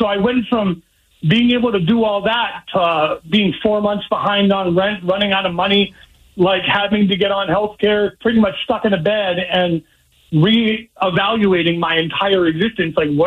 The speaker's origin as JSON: {"language": "English", "region": "Massachusetts", "country": "United States", "said": "So I won't even lie, I'm from Massachusetts"}